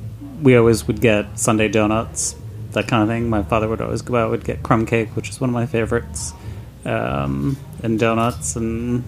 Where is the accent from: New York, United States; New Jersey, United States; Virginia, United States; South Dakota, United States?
New Jersey, United States; now in London, United Kingdom; Apple cider, for one thing. We live in London. We have for the past 7 years, and they don't have anything like it.